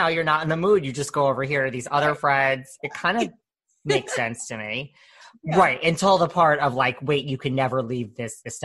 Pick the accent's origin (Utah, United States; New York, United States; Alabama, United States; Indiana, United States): New York, United States; again, it's because I'm from New York and I'm just a cynical, I have a cynical view of the world.